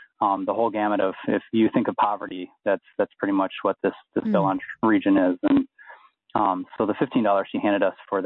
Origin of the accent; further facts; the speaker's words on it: Minneapolis, Minnesota, United States; now in Haiti; my wife and I both actually live in Haiti primarily, but we're both from the Twin Cities area here, and we're back in town.